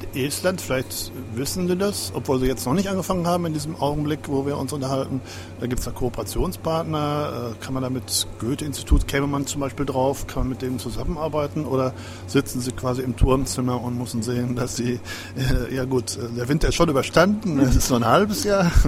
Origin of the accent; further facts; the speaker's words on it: Northern Germany, Germany; Aber für mich jetzt als Norddeutschen reden Sie nicht bayerisch.